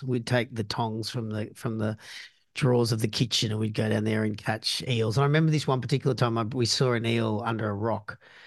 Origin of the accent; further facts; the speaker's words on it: Sydney, New South Wales, Australia; So I grew up in Sydney, Australia. And within Sydney, there's this particular area called the Shire.